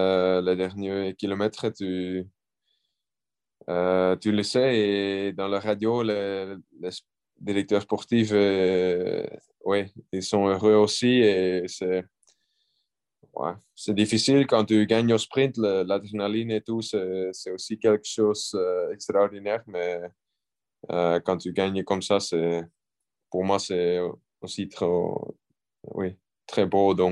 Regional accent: Belgium; parce que je suis belge, c'est encore plus spécial

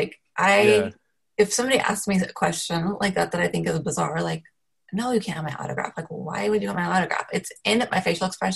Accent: Los Angeles, California, United States; living in Los Angeles. And when I'm not in Los Angeles and people hear that I'm from Los Angeles, and especially internationally, it's really bad

